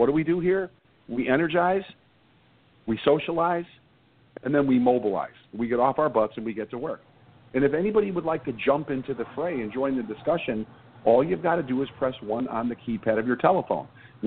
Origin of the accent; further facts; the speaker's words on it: Chicago, Illinois, United States; I'm from Chicago. I'm from the Southwest